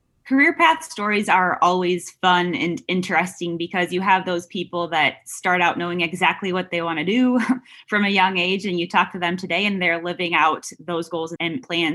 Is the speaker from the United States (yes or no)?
yes; Wisconsin, United States; now in Paris, France; if you would have asked me if I was going to be managing a software company in Paris when I was growing up in Wisconsin